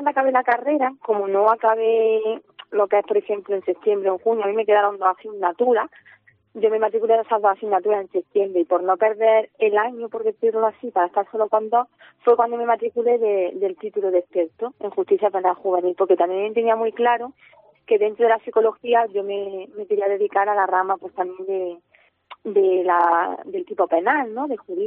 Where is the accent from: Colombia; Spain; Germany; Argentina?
Spain; Jaén, Andalusia; yo soy de Jaén, eso partiendo por ahí, entonces yo ya vivo ya en Jaén, no tuve que buscar universidad fuera ni nada